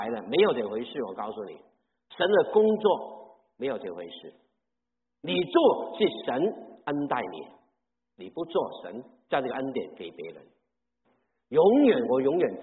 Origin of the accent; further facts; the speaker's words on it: Guangdong, China; Chinese is a second language; 其实我的国语很不好的讲的，我是广东人，标准的广东人，但是我从来没有在广东的教会侍奉过，这个奇妙不奇妙啊？我在神学毕业，在闽南的教会服侍，我一句闽南话都不懂的